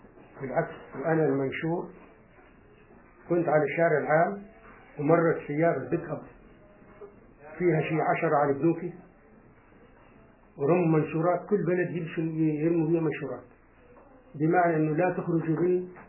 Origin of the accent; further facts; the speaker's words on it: Palestine; احنا قريتنا اخر قرية طلعت من فلسطين